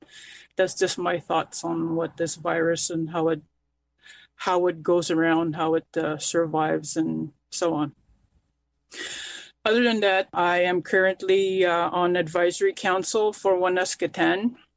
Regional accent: Barrier Lake, Quebec, Canada; I was raised in Barrier Lake, which is also known as Rapid Lake. I used to live with a community there till I was maybe 14, 15 years old.

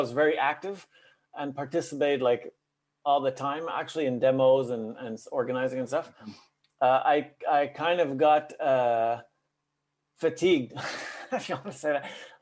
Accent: Montreal, Quebec, Canada; I decided to sign it … because I'm from Montreal, but I wasn't in Montreal when, like, I made it somewhere else.

